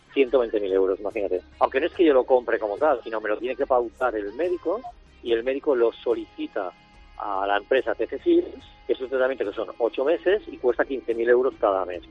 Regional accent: Balearic Islands, Spain; o sea que todo el mundo que somos de Mallorca no podemos tener acceso al único tratamiento

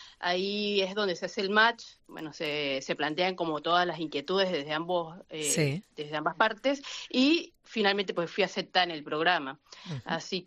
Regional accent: Venezuela; moved away; also born or lived in Colombia / Argentina; Yo realmente salí de Venezuela hace 11 años, exiliada por la situación tan crítica que tiene nuestro país, y he estado en varios países de Sudamérica viviendo, dentro de ellos Colombia, en Argentina también

